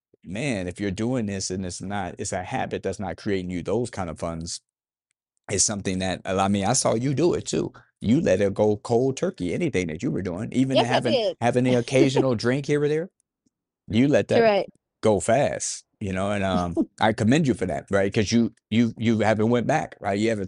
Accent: Las Vegas, Nevada, United States; I mean, come on, I'm from Vegas, born and raised.

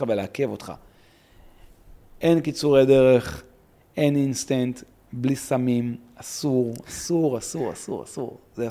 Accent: Ma'alot, Northern District, Israel; גדלתי במעלות, שמעתי מיליון פעמים, אין ספור פעמים

